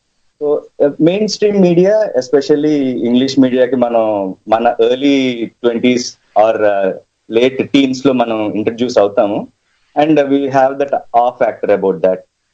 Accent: Tenali, Andhra Pradesh, India; Definitely I'm a small town boy, మాది తెనాలి, మీది తెనాలి కాకపోవచ్చు, మాది తెనాలి.

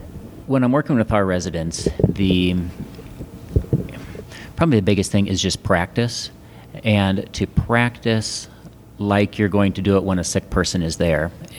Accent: Des Moines, Iowa, United States; I'm here from Des Moines, Iowa

